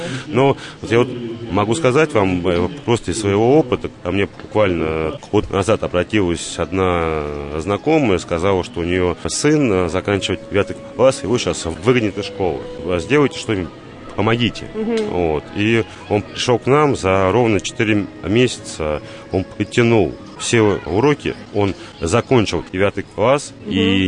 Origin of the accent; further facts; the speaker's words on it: Azov, Rostov Oblast, Russia; я вот донской казак, да, я сам родом с Азова.